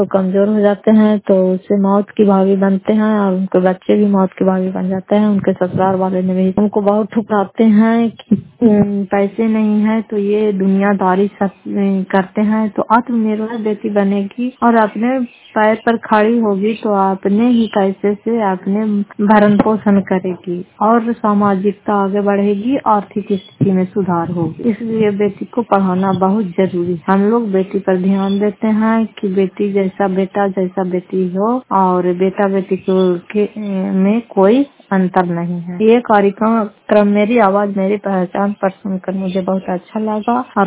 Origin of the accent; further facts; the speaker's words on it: Fatehpur, Bihar, India; घर फतेहपुर, पंचायत मकरौता, जिला नालंदा, करात प्रखंड की निवासी हूँ।